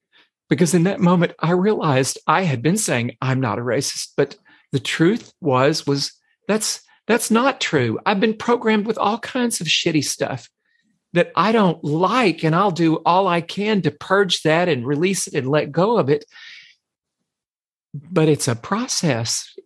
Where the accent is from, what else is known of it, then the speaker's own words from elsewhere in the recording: Texas, United States; I grew up here in the South in a rural community in Central Texas.